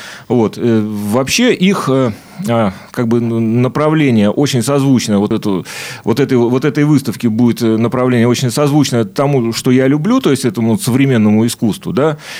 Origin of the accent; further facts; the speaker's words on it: Saint Petersburg, Russia; born there; Родился я в городе Герой Ленинград, в семье студентов. То есть моя мама училась в институте культуры, а папа в институте физкультуры.